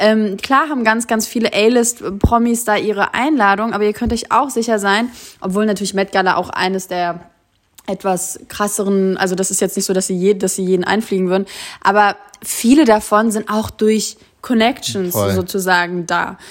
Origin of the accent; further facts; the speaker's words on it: Kassel, Hesse, Germany; Wir sind zusammen damals in Kassel aufgewachsen